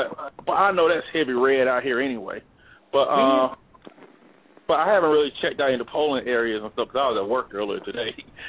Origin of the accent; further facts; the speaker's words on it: Alabama, United States; now in Arizona, United States; Oh, actually, I live in Arizona. I'm from Alabama, so I sent an absentee ballot out 2 weeks ago.